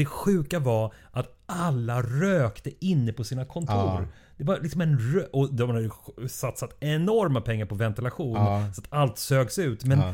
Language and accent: Swedish; Stockholm, Stockholm County, Sweden; Ibland som stockholmare när man säger New York, man får bli nasal